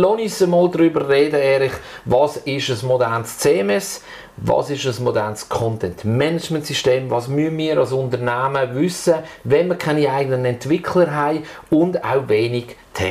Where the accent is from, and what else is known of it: Switzerland